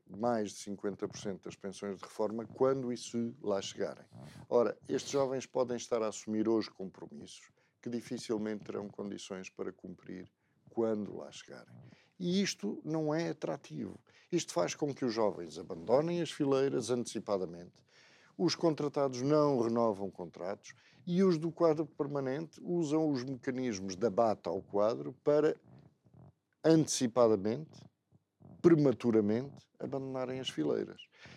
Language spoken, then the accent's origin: Portuguese; Angola; born there; nasci em Angola.